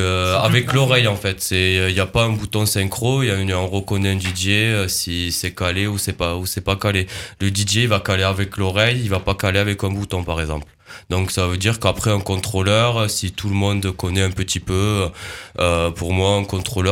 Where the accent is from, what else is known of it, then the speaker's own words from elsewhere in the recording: Lisle-sur-Tarn, Occitanie, France; Moi, je viens de Tarn, d'une petite commune de Lille-sur-Tarn.